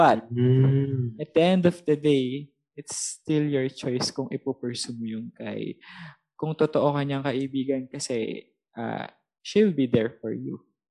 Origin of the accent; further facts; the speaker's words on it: Central Luzon, Philippines; I'm from Bulacan.